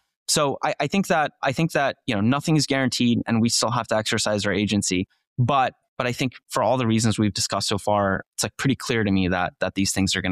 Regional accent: Turkey; I grew up in Turkey. Most of my family is still there.

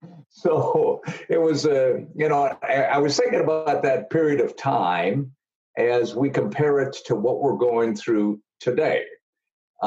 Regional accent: Appleton, Wisconsin, United States; what took place back in the 50s as I was growing up in Appleton, Wisconsin.

